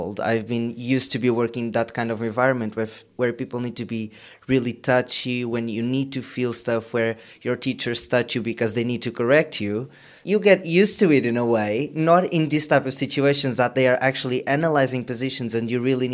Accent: Portugal; I'm 19 years old. I'm from Portugal

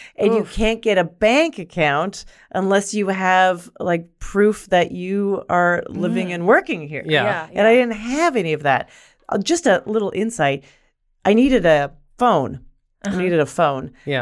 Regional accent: Canada; now in New York, United States; I'm from Canada, and I'm an NYU student.

